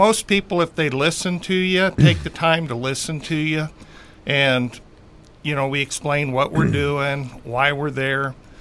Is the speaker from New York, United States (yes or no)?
no; Knoxville, Iowa, United States; born there; also born or lived in California; I was born in Knoxville, Iowa.